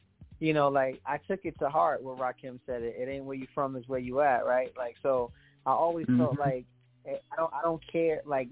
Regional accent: Passaic, New Jersey, United States; and where I grew up in Passaic is literally 13 minutes from Midtown.

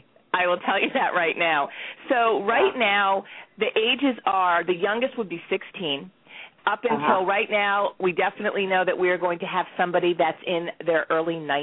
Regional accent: the South, United States; now in New York City, United States; I grew up in the South, but I have called New York City my home. It'll be 17 years the end of January.

